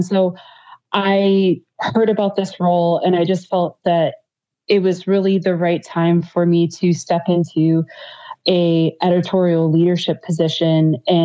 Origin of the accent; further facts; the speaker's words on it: Chicago, Illinois, United States; there's such an amazing legacy of resistance that is really just baked into the DNA of being a Chicagoan.